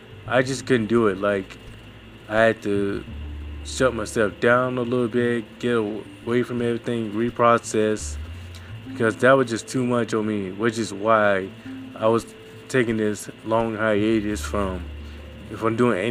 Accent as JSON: {"language": "English", "town": "Montgomery", "region": "Alabama", "country": "United States", "tie": "born or raised there", "said": "The curfew has been lifted in my hometown of Montgomery."}